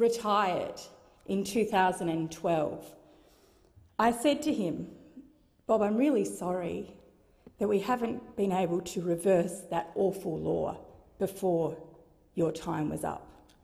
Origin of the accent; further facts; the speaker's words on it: South Australia, Australia; I grew up in a small country town, 1,200 people.